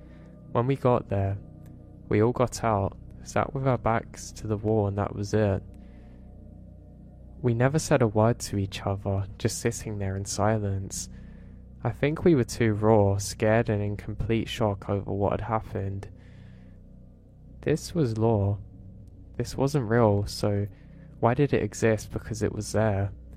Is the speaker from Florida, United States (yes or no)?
yes; West Palm Beach, Florida, United States; I grew up in West Palm Beach.